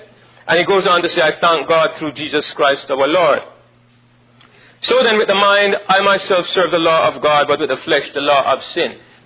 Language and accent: English; Jamaica; I'm Jamaican.